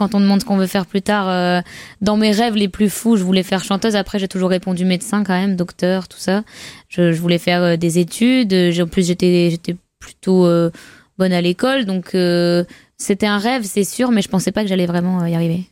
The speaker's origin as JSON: {"language": "French", "town": "Arras", "region": "Hauts-de-France", "country": "France", "tie": "born or raised there", "said": "J'ai grandi autour d'Arras. D'abord dans une petite ville qui s'appelle Saint-Nicolas, les Arras. On habitait dans un appartement avec mes parents à Troyes. Et puis après, on a déménagé à Rivière, qui est un village à côté d'Arras, dans une maison."}